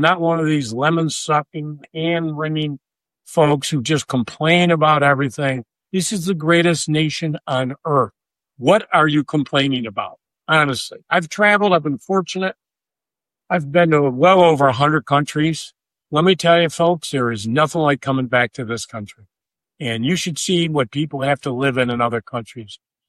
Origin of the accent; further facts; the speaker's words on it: Syracuse, New York, United States; I mean, listen, I'm a kid from Syracuse who, you know, I mean, it's a fun story